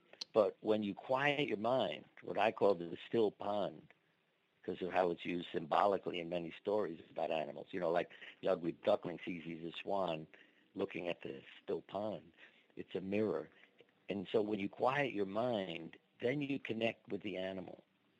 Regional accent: Brooklyn, New York, United States; my problem was growing up in Brooklyn, in a big city, and never being on a horse.

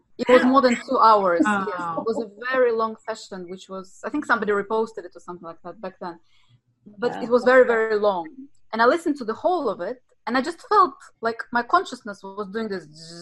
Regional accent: Russia; I was working in tourism back in Russia. I'm from Russia.

